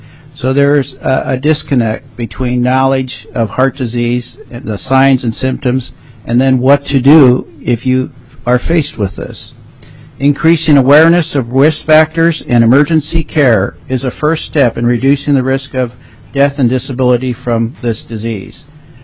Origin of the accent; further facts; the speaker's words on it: Wrangell, Alaska, United States; now in Juneau, United States; I'm a family physician born and raised in Wrangell, Alaska. I currently practice in Juneau